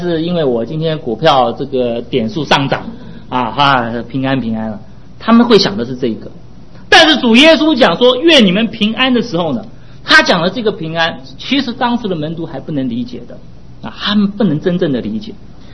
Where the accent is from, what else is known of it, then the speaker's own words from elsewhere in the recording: China; 我们中国人最喜欢吃这个牛尾汤啊，这个牛尾汤好吃啊